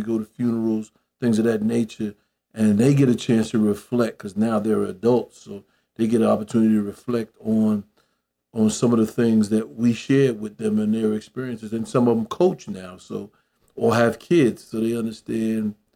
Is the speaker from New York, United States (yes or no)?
yes; Queens, New York, United States; I'm from Queens, New York, and we had an organization called CYO, the Catholic Youth Organization